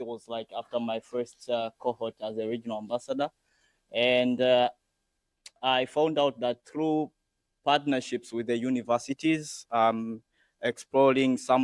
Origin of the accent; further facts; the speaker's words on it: Tanzania; I am from the United Republic of Tanzania, somewhere in Africa.